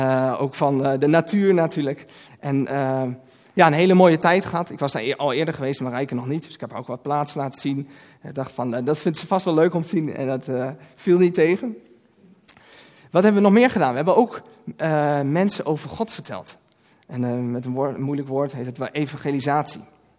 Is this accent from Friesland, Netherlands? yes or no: no; Hengelo, Overijssel, Netherlands; Ik kom zelf uit Hengelo en bij ons is Koninginnedag toch altijd wel de happening